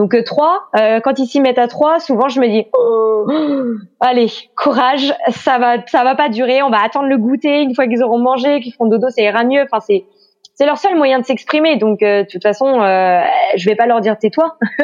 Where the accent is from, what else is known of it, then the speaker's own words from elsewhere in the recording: Pays de la Loire, France; born there; je suis née en Loire-Atlantique, mais je suis restée par amour pour un Breton. Donc clairement maintenant je suis mariée à la Bretagne